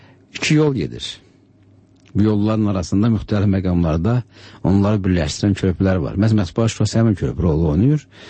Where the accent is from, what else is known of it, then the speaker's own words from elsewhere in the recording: Fahrağa, Kvemo Kartli, Georgia; Mən əslən Gürcüstanlıyam. Bolnis rayonunun Fahrağa kəndində doğulmuşam. Uşaqlığım o kənddə keçib.